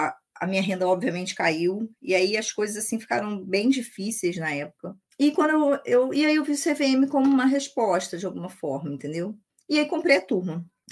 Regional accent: Rio de Janeiro, Brazil; moved away as an adult; now in Espírito Santo, Brazil; Eu sou carioca, dá pra ver pelo sotaque, mas eu moro no Espírito Santo desde 2010. Enfim, fiz toda a minha formação no Rio de Janeiro, né? Fiz faculdade na Universidade Federal do Estado do Rio de Janeiro, Unirio.

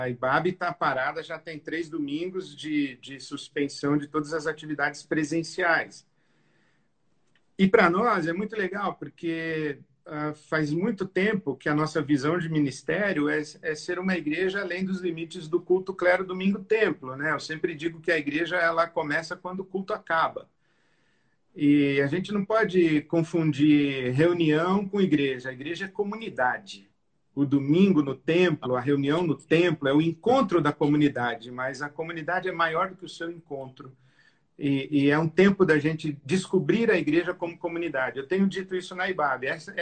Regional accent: Santos, São Paulo, Brazil; also born or lived in Rio de Janeiro; Eu fui criado em Santos, eu nasci em Santos, no litoral.

